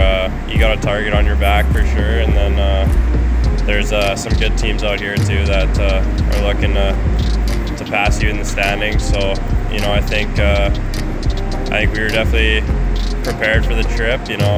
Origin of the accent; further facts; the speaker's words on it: Calgary, Alberta, Canada; If I had second choice, probably be the Flames, just because they're my hometown team.